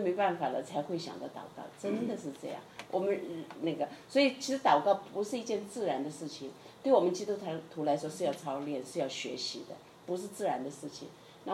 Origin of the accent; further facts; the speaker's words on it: China; now in United States; 那个因为我是从中国过来哈